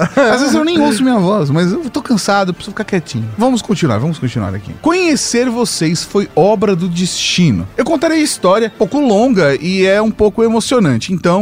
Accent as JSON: {"language": "Portuguese", "town": "Paranavaí", "region": "Paraná", "country": "Brazil", "said": "sou de Paranavaí, no Paraná"}